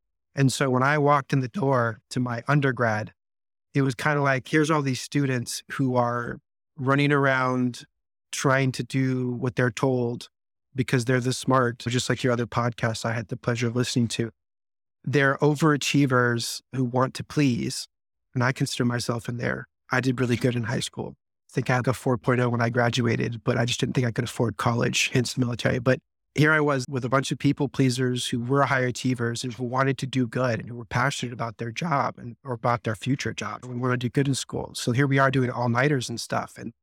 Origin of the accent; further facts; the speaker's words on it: Las Vegas, Nevada, United States; I am oldest of seven. I grew up in Las Vegas, Nevada, actually, and I was homeschooled